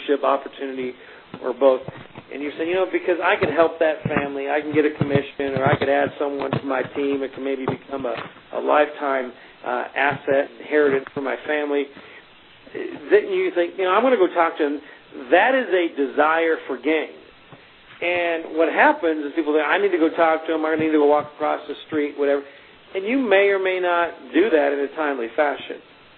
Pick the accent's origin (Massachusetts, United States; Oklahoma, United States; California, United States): Oklahoma, United States; Ada; now in Albuquerque, United States; When I moved to Albuquerque from Ada, Oklahoma, this state, I picked up a little booklet